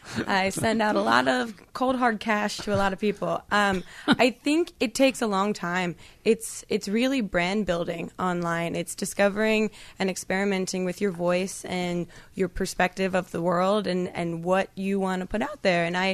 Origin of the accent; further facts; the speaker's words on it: New Jersey, United States; now in Brooklyn, United States; No, I grew up in New Jersey originally, and I went to college in North Jersey.